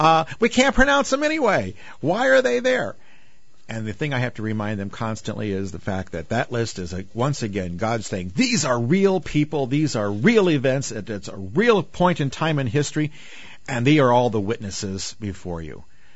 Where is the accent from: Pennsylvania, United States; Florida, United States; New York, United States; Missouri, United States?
Missouri, United States; St. Louis; Where a congregation that I grew up in here in St. Louis has lost its school, we're growing.